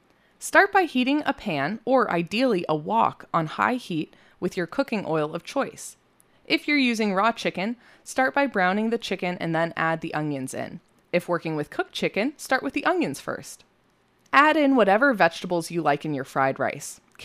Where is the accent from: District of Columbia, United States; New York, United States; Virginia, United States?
Virginia, United States; When I was growing up in Bath County, Virginia, I purchased my first volume of Japanese manga from the Scholastic Book Fair at my school